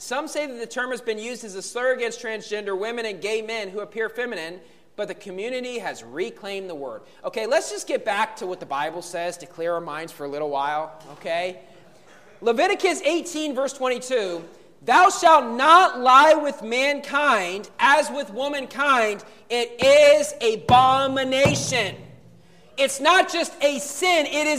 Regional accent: United States; And I can say this as an American, where I'm from in America

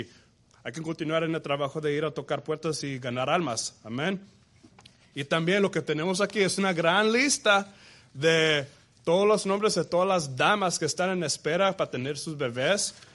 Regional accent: Mexico; now in United States; yo entiendo que somos mexicanos, nos gustan los frijoles, pero la cosa es que nos tenemos que acordar que ya no estamos en México, ya que cruzamos el border, ya estamos en Texas.

